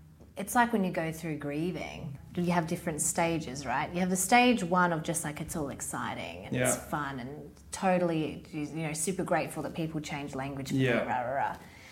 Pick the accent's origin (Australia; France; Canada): Australia; Say, I'm Australian. I don't know if you're saying it right, but that's how I would say it.